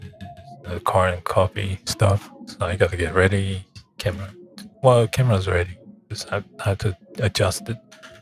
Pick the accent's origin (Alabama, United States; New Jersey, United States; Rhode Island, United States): New Jersey, United States; Because we're from New Jersey. Some of us live in New York.